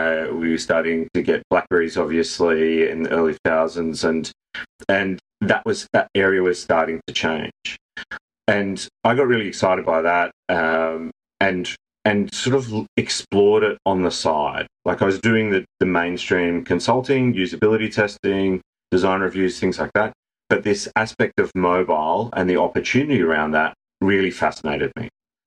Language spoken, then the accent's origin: English; Central Coast, New South Wales, Australia; also born or lived in Sydney; I grew up briefly in Sydney, and then I moved to about an hour and a half north to the Central Coast.